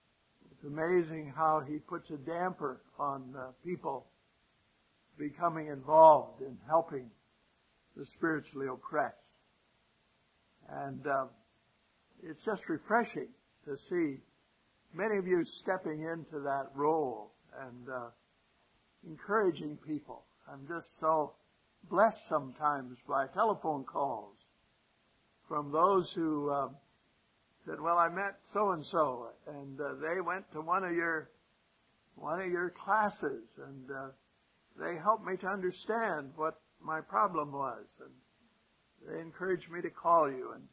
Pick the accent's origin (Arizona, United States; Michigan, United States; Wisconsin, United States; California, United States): Arizona, United States; Sun City; I mentioned to you that I was from Sun City, Arizona. That's one of those retirement communities.